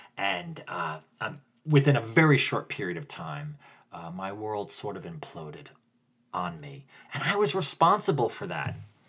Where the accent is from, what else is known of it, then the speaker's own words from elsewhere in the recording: New Jersey, United States; accent: Jersey; but I grew up in New Jersey. I just sounded very Jersey by saying that.